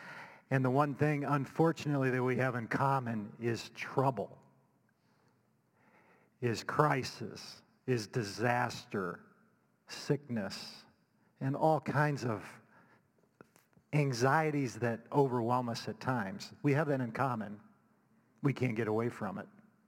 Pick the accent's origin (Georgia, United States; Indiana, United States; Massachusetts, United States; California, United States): Indiana, United States; I came from the Hoosier State.